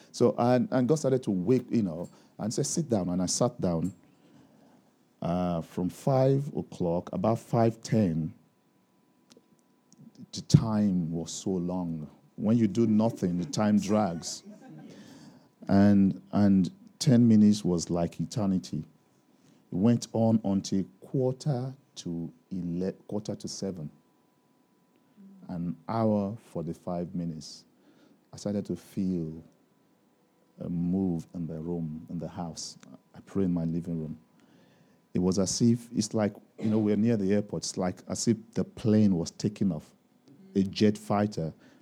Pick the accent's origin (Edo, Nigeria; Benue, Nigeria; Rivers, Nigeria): Edo, Nigeria; Benin City; African Christians, I come from Nigeria, West Africa, from Benin.